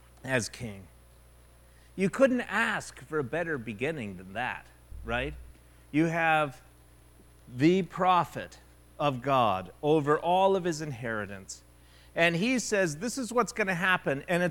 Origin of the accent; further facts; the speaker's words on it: Montana, United States; I come from Montana, where cattle is the big deal.